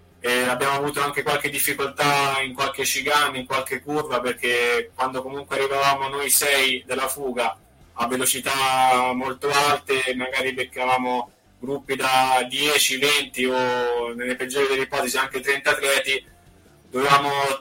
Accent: La Spezia, Liguria, Italy; sono di La Spezia e mi alleno qua nelle diverse strutture che offre questo luogo qua.

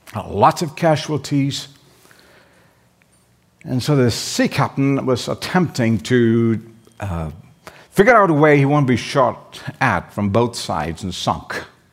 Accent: India; And even though I'm originally from India, I don't have much experience in it

